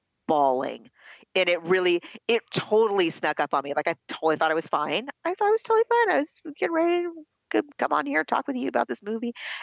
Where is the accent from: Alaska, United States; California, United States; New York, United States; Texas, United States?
New York, United States; And a New Yorker, I know.